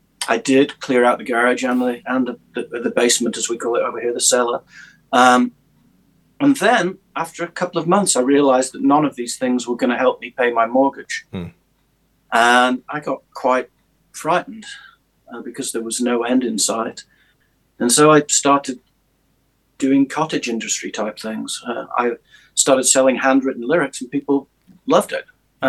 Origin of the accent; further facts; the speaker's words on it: United Kingdom; now in United States; that somewhat, but I had no desire to take American citizenship. I couldn't take the Pledge of Allegiance. I'm still British. I wish I was still European.